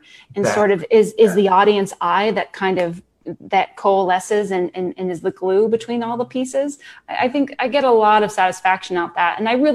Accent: Cincinnati, Ohio, United States; I am originally from Cincinnati, Ohio.

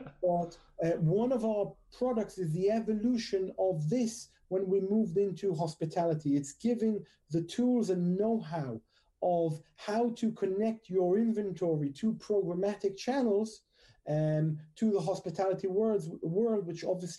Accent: Israel; now in London, United Kingdom; born and bred in Israel, moved to London just about 8 years ago.

